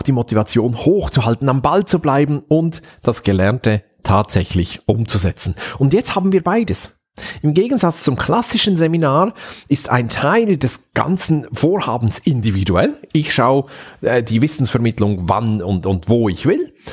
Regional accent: Switzerland; Und gerade ich als Schweizer, uns wird ja nachgesagt, dass wir nicht ganz so schnell sprechen wie unsere deutschen Freunde.

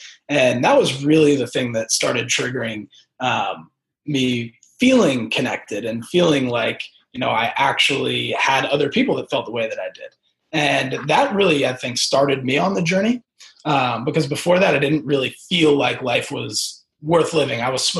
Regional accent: New Jersey, United States; So I'm from New Jersey originally, from a pretty small town, relatively wealthy and conservative. And, you know, I definitely grew up around a lo

